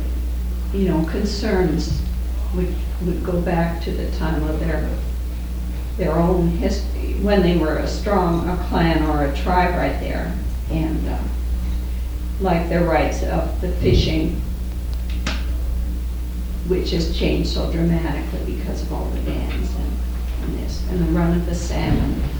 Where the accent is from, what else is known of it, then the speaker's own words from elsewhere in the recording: Pullman, Washington, United States; I'm from Pullman, Washington.